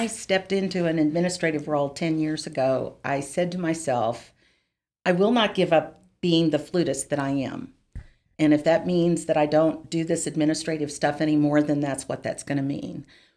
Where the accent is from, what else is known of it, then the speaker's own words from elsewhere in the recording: Tennessee, United States; moved away as an adult; I grew up in Tennessee and moved to Texas to go to graduate school. Did not know a single person here